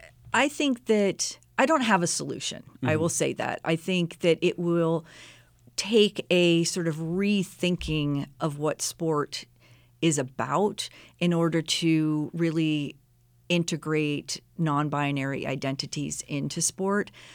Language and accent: English; Pennsylvania, United States; And I grew up outside of Pittsburgh and in Steeler country, considered myself a pretty devoted fan.